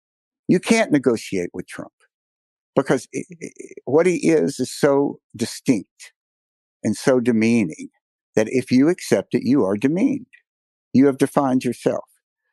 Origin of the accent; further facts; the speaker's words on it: Mississippi, United States; the same weekend that my home state of Mississippi takes down the flag